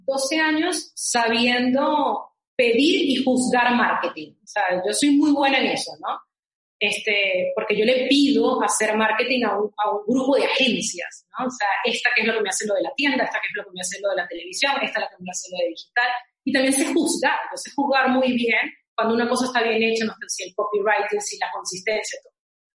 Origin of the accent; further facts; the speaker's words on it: Venezuela; Rodolfo y yo somos venezolanos.